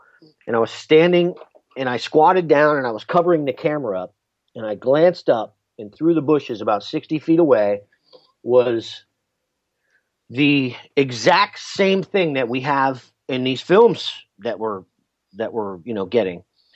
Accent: United States; I feel compelled as an American, as a human being, as a man

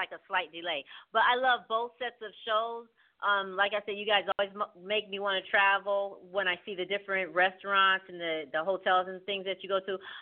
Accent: Connecticut, United States; I know I'm from Connecticut.

